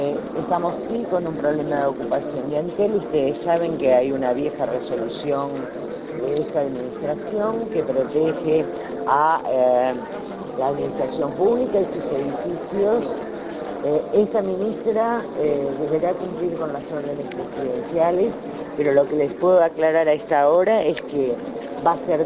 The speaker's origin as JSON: {"language": "Spanish", "country": "Uruguay", "said": "estoy tratando de que razonemos como uruguayos y uruguayas y logremos el desalojo voluntario"}